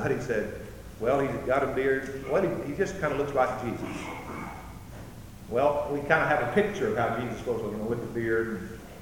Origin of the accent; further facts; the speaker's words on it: Alabama, United States; One of my favorite stories I heard when I was a boy, growing up in the deep south, I grew up in Alabama